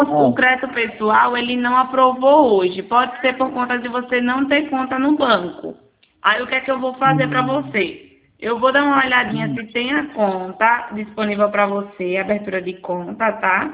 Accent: Maceió, Alagoas, Brazil; eu na verdade eu moro eu sou natural de Maceió

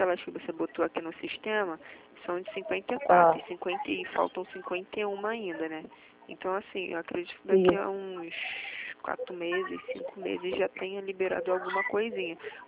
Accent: Rio de Janeiro, Brazil; Eu sou do Rio.

